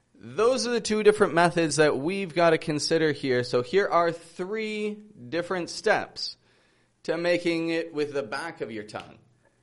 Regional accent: Toronto, Ontario, Canada; I'm from Toronto, Canada

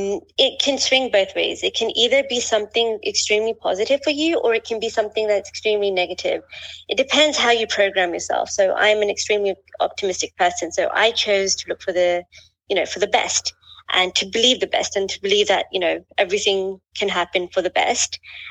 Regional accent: London, United Kingdom; So I am originally from England, born and brought up in London. My family still reside in London. So I'm Pakistani. My parents are obviously also Pakistani.

